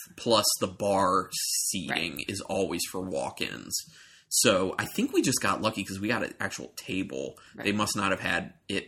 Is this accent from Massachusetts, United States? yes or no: no; Baltimore, Maryland, United States; we're from Baltimore-ish area